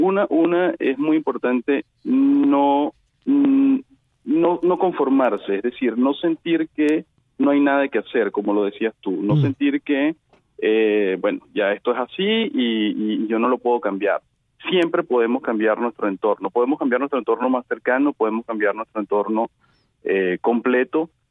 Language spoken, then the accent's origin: Spanish; Venezuela; moved away as an adult; yo nací y crecí en Venezuela, apenas 6 años fuera de Venezuela